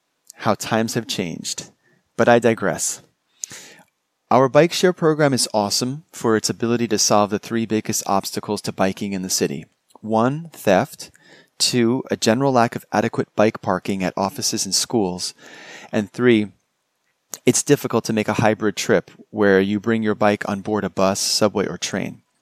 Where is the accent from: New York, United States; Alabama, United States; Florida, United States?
New York, United States; from New York.